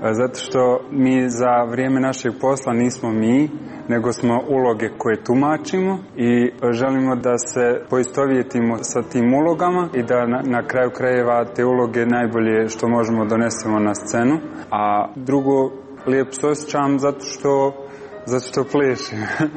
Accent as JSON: {"language": "Bosnian", "country": "Bosnia & Herzegovina", "said": "Ja sam prvi iz Bosne poslije 10 godina."}